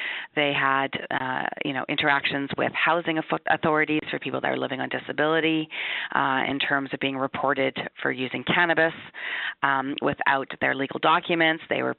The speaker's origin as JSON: {"language": "English", "country": "Canada", "said": "as a Canadian"}